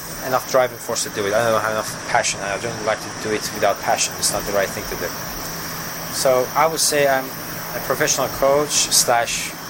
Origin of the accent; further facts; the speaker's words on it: Tehran, Tehran Province, Iran; now in Lubbock, United States; I was coming from Tehran, a multicultural city, 14 million people living there, mm-hmm, to Lubbock, Texas, a small city, very conservative, and I come from a liberal, very liberal background.